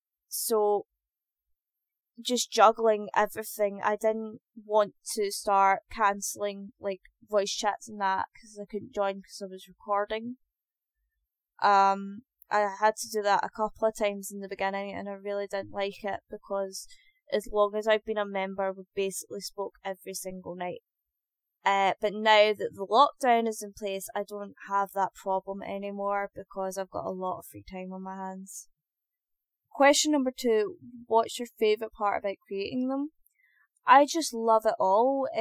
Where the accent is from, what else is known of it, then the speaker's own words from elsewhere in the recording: Scotland, United Kingdom; I was born and raised in Scotland, but I am Scottish-Irish. I'm half and half.